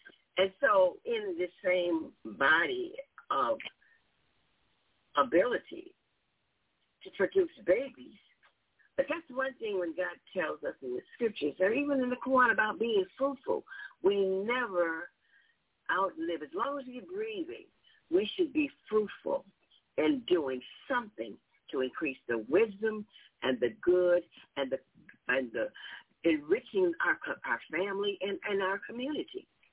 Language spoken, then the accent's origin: English; New Orleans, Louisiana, United States; I went to New Orleans. Ooh, that's my hometown